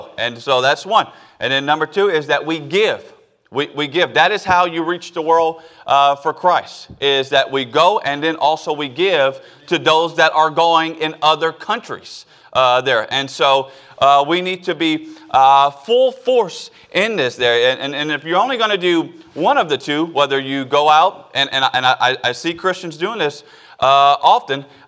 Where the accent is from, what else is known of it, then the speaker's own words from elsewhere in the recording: Louisiana, United States; now in Oklahoma, United States; But I'm born and raised. I'm a Cajun man there.